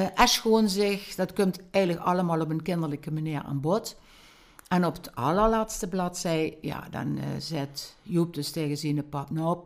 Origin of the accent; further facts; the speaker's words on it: Treebeek, Limburg, Netherlands; ik ben inderdaad uit Trebeek, dat is een Wurpweg van Gebroek. Mm-hmm. En ik ben getrouwd met een Breukerjong.